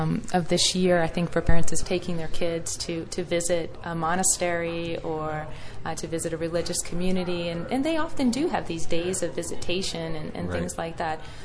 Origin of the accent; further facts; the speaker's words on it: Louisiana, United States; They were Teresian nuns. I was from Louisiana, and that's where they were.